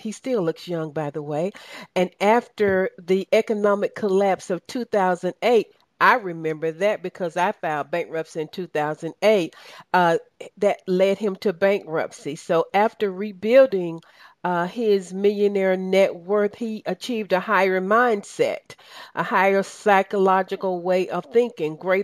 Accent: the South, United States; accent: Southern; Hey, that's with my Southern accent and everything.

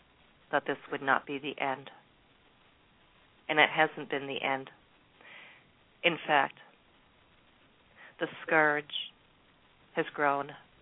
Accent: Canada; as a Canadian, I'm up here in Canada watching this. I'm up here.

